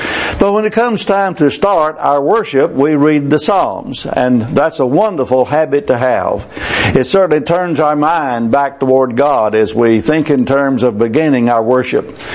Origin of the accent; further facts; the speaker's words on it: Gladewater, Texas, United States; also born or lived in Kilgore; have many good memories of growing up in Gladewater, Texas, and before that in Kilgore, Texas